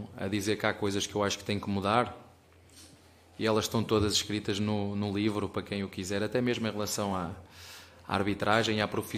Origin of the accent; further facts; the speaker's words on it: Penafiel, Porto, Portugal; Lá na minha terra, em Penafiel, vocês gostam de Penafiel?